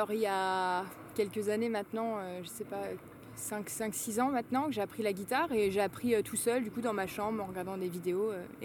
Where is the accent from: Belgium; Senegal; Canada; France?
France; Nantes, Pays de la Loire; Et donc, vu que je suis nantais, je trouve ça assez cool.